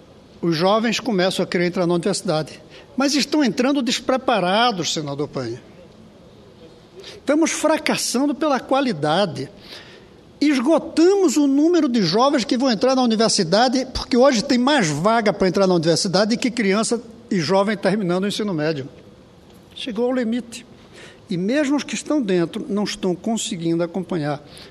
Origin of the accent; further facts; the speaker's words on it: Brazil; manifestar a vergonha que eu sinto como brasileiro